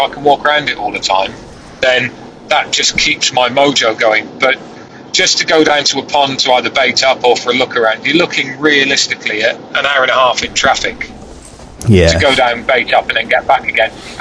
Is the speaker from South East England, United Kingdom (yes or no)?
no; Oswestry, West Midlands, United Kingdom; You know, I'm a northwestern lad. I'm from Oswestry. People know it, on the borders of Wales.